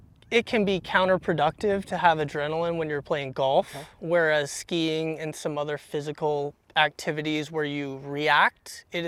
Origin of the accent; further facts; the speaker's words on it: Vermont, United States; Yeah, so I grew up in a small town in Vermont. My family was hyper-focused on skiing.